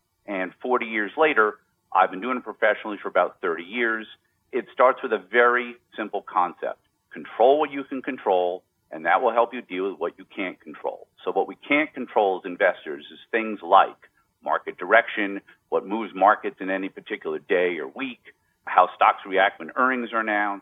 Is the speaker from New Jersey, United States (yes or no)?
yes; New Jersey, United States; since you and I were young men growing up in New Jersey